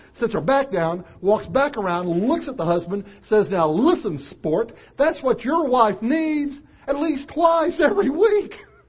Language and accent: English; Nashville, Tennessee, United States; I don't know about where you come from, but where I come from, things are pretty simple. I come from Nashville.